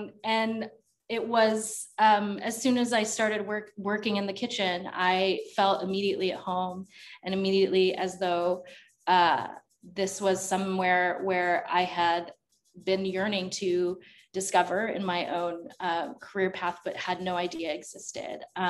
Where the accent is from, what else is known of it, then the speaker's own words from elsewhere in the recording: Texas, United States; I'm from Texas, so there was a lot of big family meals.